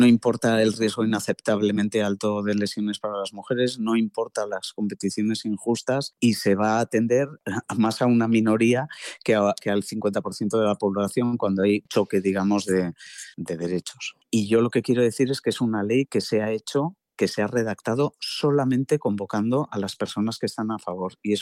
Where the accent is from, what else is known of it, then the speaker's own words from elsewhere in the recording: Irún, Basque Country, Spain; Y está pasando, por ejemplo, en mi pueblo, en el polideportivo de Irún.